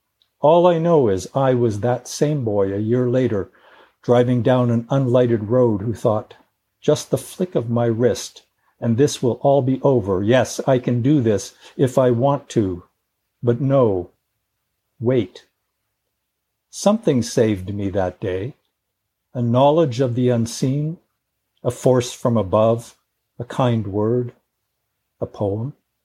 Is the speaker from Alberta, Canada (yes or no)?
no; Sudbury, Ontario, Canada; I grew up in Sudbury, which is a mining town.